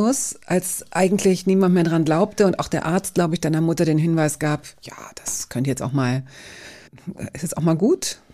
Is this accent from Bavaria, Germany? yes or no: no; Hanover, Lower Saxony, Germany; ich komme auch aus Hannover